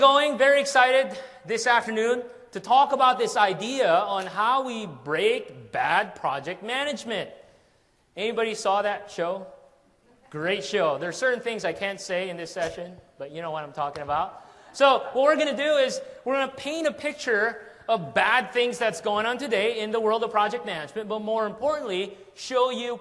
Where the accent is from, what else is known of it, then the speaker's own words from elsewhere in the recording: Washington, District of Columbia, United States; I'm from Washington, D.C., and really love the weather here today.